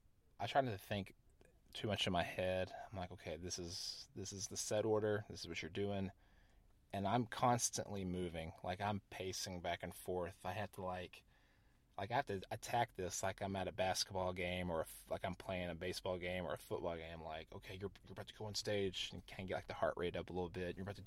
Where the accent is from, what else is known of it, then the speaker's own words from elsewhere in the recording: Paducah, Kentucky, United States; here I am, back in my hometown area, and this is where I'm from, and here I am.